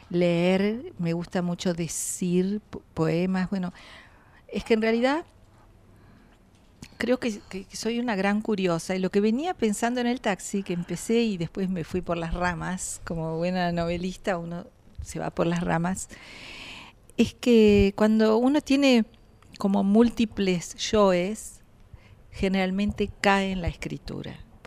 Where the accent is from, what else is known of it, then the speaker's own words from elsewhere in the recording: Buenos Aires, Argentina; born there; Yo nací en Belgrano.